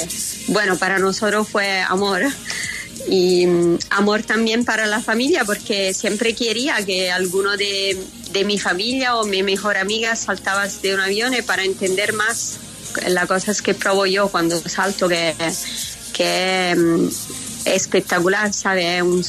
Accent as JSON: {"language": "Spanish", "town": "Anzio", "region": "Lazio", "country": "Italy", "tie": "born or raised there", "said": "Yo crecí en Anzio, es un lugar cerca de Roma, en Italia."}